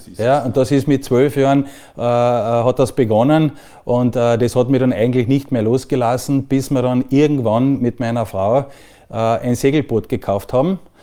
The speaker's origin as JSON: {"language": "German", "region": "Carinthia", "country": "Austria", "tie": "born or raised there", "accent": "Carinthian", "moved": "as an adult", "lives_now": "Amsterdam, Netherlands", "said": "Dass ich Kärntner bin, hört man, glaube ich, ein bisschen. Ich bin in Kärnten aufgewachsen und war 25 Jahre an der Uni Klagenfurt"}